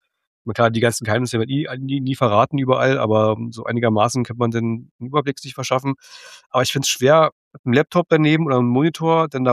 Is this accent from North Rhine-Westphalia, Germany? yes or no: no; Berlin, Germany; ich komme aus Berlin